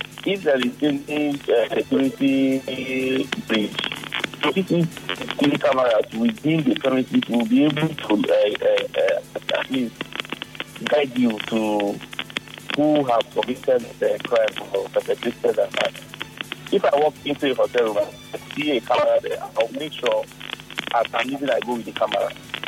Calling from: Port Harcourt, Rivers, Nigeria; I'm calling from Port Harcourt.

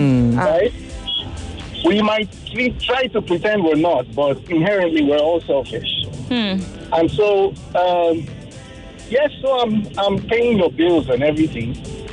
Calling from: Ikorodu, Lagos, Nigeria; I'm calling from Ikorodu. First time caller.

